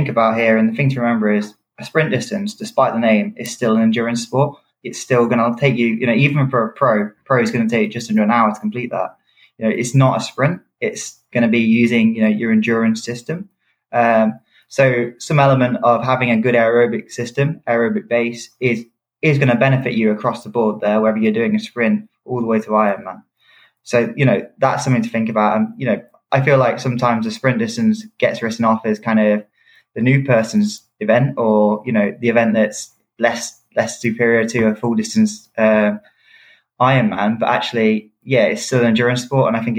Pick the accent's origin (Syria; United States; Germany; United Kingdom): United Kingdom; so I'm a British athlete